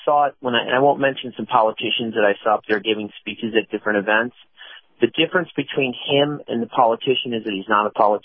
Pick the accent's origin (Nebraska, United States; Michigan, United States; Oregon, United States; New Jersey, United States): Michigan, United States; Detroit; being a kid from Motown. Everyone thinks I'm from New York